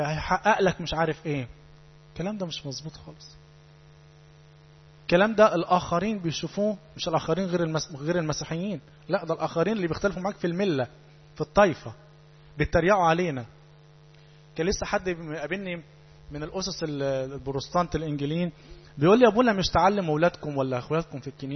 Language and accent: Arabic; Upper Egypt, Egypt; كلنا بنتولد بالفطرة، مكتوب في بضايقنا مسيحيين، اهالينا عندنا في الصعيد